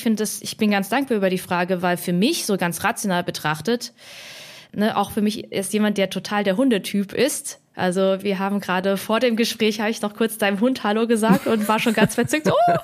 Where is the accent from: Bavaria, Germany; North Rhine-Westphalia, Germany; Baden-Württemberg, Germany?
Baden-Württemberg, Germany; Hemsbach; also born or lived in Heppenheim; bin in der Nähe, also in Hemsbach an der Bergstraße aufgewachsen. Kleine Stadt, 10.000 bis 12.000 Einwohner, so um den Dreh rum, aber mit Gymnasium und Autobahnanbindung, also wirklich eine gute kleine Stadt.